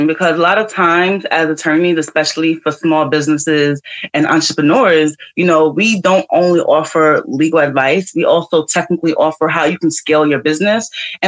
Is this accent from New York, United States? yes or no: yes; Brooklyn, New York, United States; I don't want to say I come from the bottom, but I'm from Brooklyn, I'm from New York